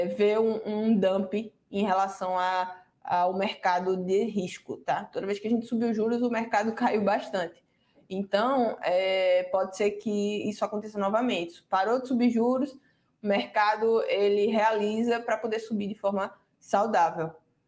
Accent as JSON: {"language": "Portuguese", "town": "Recife", "region": "Pernambuco", "country": "Brazil", "said": "E eu falo, ó, eu tenho, eu sou de Recife"}